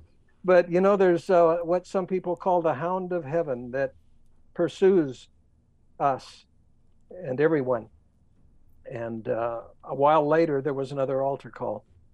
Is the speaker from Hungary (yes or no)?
no; Inglewood, California, United States; born there; Well, I was born in Inglewood, better known as the home of the LA airport, as well as the Los Angeles Lakers